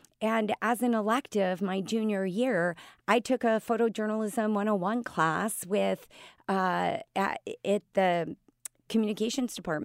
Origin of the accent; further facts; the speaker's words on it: Chicago, Illinois, United States; born and raised in Chicago, Lake Michigan was my ocean, you know, like Lake Michigan, the Great Lakes. That's what I swam in the summer.